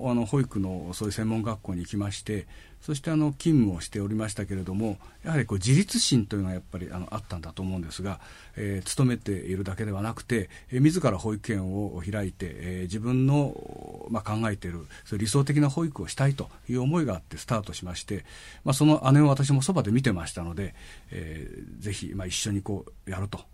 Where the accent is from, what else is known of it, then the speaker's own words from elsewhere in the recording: Shizuoka, Japan; 地元の静岡